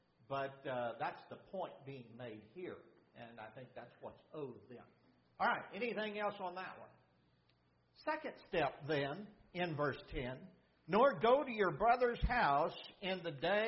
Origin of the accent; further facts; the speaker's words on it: Pampa, Texas, United States; He and his wife were a little bit younger than mom and dad and all their friends when I was growing up from Pampa, Texas, and they now live in the Dallas-Fort Worth area.